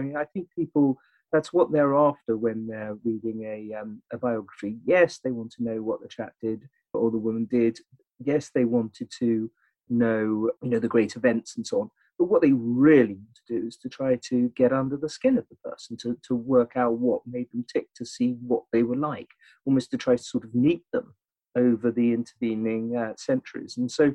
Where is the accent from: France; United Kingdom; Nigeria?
United Kingdom; England; I'm an Englishman